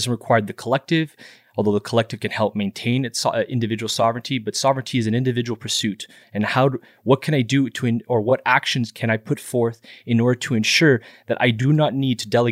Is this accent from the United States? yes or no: no; Montreal, Quebec, Canada; Born and raised in Montreal.